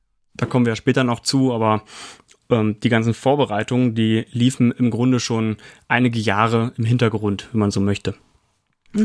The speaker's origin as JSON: {"language": "German", "region": "Lower Saxony", "country": "Germany", "tie": "born or raised there", "said": "ich bin auf dem Hof aufgewachsen, komme ursprünglich aus der Region Göttingen, also aus Niedersachsen."}